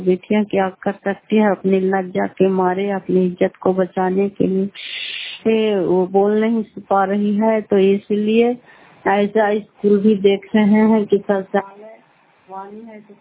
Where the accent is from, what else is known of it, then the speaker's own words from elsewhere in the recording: Fatehpur, Bihar, India; घर फतेहपुर पंचायत मकरौता जिला नालंदा क्राय पसरा ब्लॉक की निवासी हूँ।